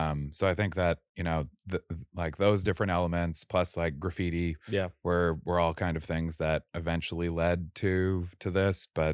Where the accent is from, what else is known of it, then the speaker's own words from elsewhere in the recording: Canada; moved away as an adult; now in United States; I'm from Canada